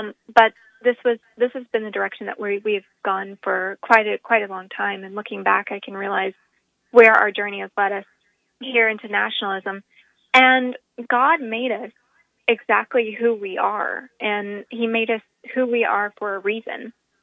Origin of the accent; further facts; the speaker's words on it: Texas, United States; So I look at it as I'm a Texan, I'm a Southerner, I'm an American, I'm somebody of Irish descent